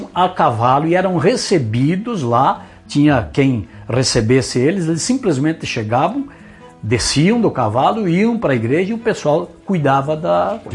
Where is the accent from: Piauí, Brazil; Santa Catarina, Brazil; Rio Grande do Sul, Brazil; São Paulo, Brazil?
Rio Grande do Sul, Brazil; General Cadorna; Eu sou natural de General Cadorna. 12 de agosto de 1951.